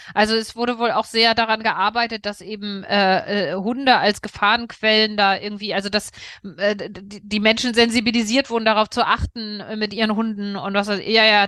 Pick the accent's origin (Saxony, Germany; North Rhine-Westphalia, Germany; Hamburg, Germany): Hamburg, Germany; now in Berlin, Germany; Ich bin ja Hamburgerin.